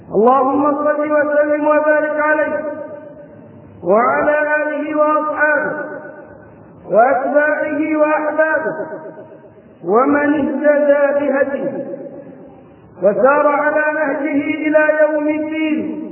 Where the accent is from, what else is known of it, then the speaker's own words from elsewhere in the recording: Egypt; وتجولت في كثير من بلدانها ثم عدت الى بلدتي الحبيبة التي هي مصر.